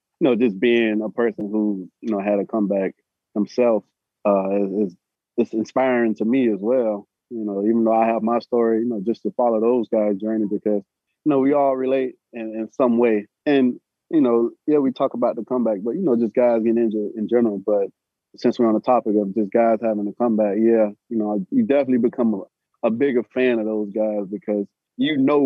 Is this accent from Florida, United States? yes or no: yes; Florida, United States; man, I'm from South Florida.